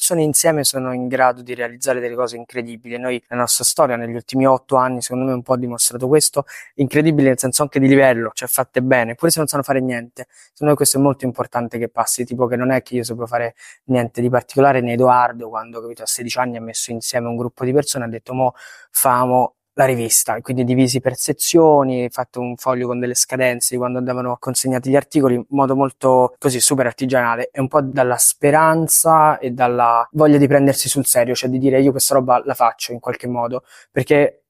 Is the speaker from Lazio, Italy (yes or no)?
yes; Rome, Lazio, Italy; ho 25 anni, sono cresciuto a Roma